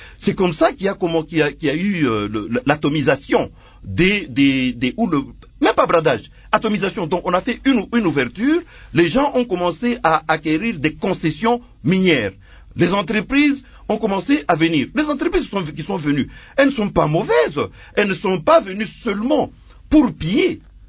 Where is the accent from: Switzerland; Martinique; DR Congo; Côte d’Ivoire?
DR Congo; Likasi, Haut-Katanga; Moi, je viens d'Elikassi, mon père a travaillé à la Gécamines, j'ai étudié à Oustawi, j'ai étudié à Oukweli, tout là, je suis un enfant Gécamines.